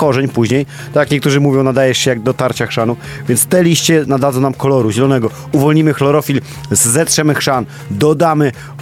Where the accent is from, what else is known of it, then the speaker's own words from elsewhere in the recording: Pomeranian Voivodeship, Poland; może nie do końca jestem Kaszubem, ale z kaszubskiego regionu